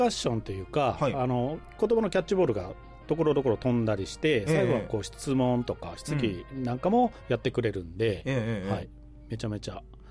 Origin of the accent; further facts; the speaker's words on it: Tarami, Nagasaki, Japan; まあ、私の生まれ育ったふるさとなんですけども、